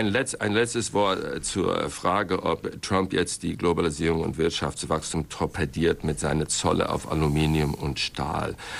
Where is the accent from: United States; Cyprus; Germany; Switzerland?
United States; Gut, ich bin ein Amerikaner, nicht der Amerikaner.